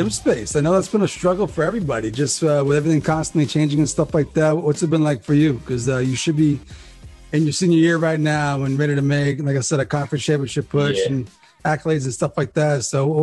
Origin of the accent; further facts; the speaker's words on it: Maine, United States; I remember growing up, because I'm from Northern Maine, and I always watched the Southern Maine tournament and stuff like that when it was on TV